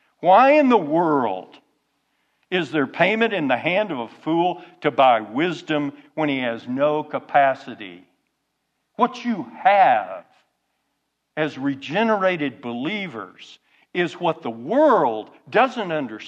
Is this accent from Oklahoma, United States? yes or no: yes; Oklahoma, United States; You know, I'm from Oklahoma.